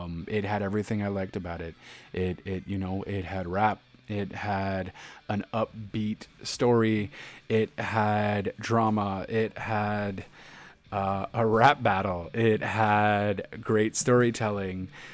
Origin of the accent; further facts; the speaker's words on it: Canada; By the way, I'm Canadian.